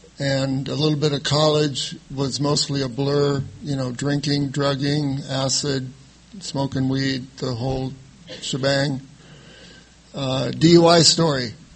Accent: San Diego, California, United States; I was born in San Diego. My dad was in the Navy. I was born at the Navy Hospital. And we moved around a lot, but he always tried to get stationed back here, and I spent most of grade school and high school in San Diego.

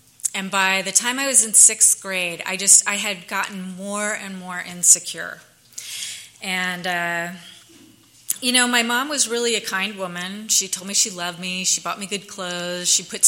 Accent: New York, United States; I guess I'm from New York, and I grew up pretty much the most normal upbringing you can have, you know.

